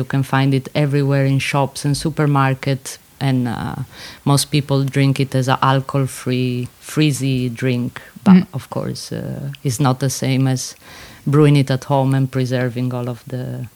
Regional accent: Italy; because I come from Italy

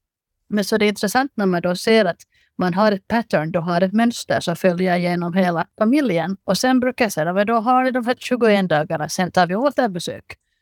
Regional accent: Finland; now in Mariehamn, Finland; jag kommer ifrån Finland från början och svensk. Att just nu så bor vi på Åland, hela familjen i Mariehamn.

